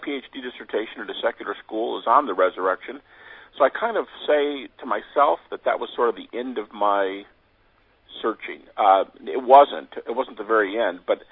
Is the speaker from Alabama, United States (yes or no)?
no; Detroit, Michigan, United States; I was born and raised in Detroit, the Detroit, Michigan area, and I was raised in a Christian home